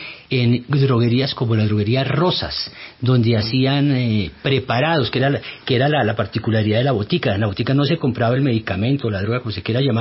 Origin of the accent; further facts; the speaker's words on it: Colombia; Yo creo que nosotros ahora, como colombianos y las telenovelas colombianas que se ven tanto, estamos influyendo en el lenguaje de otros países